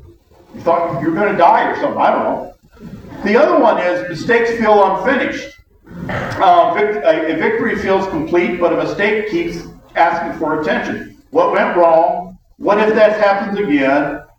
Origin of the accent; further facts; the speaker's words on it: Indiana, United States; now in Ohio, United States; Of course, you know I'm from Indiana, so, and I live in Ohio